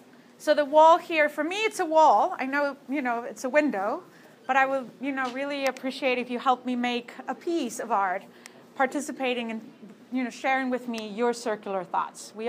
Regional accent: Mexico; I'm originally from Mexico.

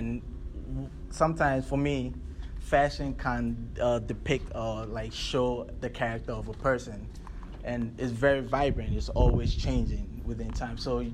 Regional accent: Ghana; born there; also born or lived in Philadelphia, United States; So I was born in Ghana.

